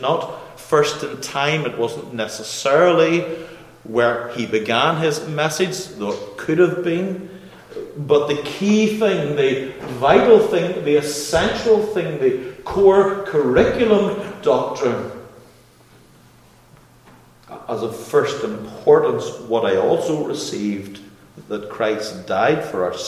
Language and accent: English; United Kingdom; And I hesitate as a Brit to speak to Yanks and those who are from the South as well on this